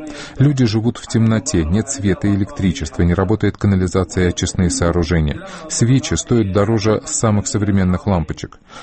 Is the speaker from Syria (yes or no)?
yes; Aleppo, Aleppo Governorate, Syria; Мой родной город Алеппо в развалинах.